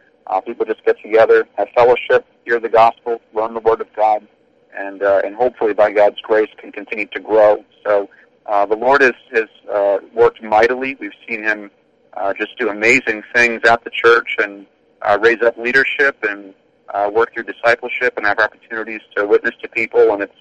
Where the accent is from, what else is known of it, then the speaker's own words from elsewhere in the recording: Gilmanton Iron Works, New Hampshire, United States; I was born and raised in Gilmanton Iron Works. There is a Gilmanton, but there's also a Gilmanton Iron Works. They're two halves of the same town. They have different zip codes and everything.